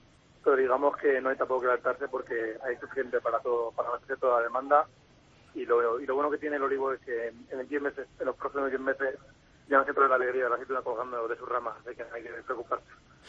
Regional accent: Eljas, Extremadura, Spain; pero no, somos de Eljas

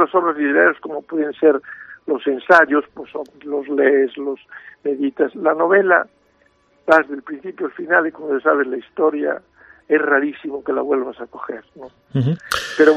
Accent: Ferrol, Galicia, Spain; also born or lived in La Coruña / León; now in Madrid, Spain; soy provincialmente coruñés, en el sentido de que nací en C. Mis primeros años, los 10 primeros años los viví en Ferrol, luego me vine a vivir a La Coruña, luego me he ido, estuve en León, vivo en Madrid

